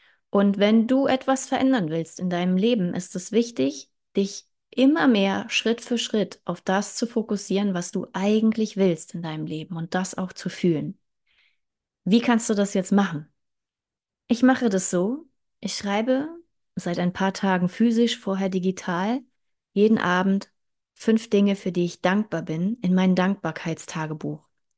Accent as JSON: {"language": "German", "country": "Germany", "said": "Ich komme aus Deutschland."}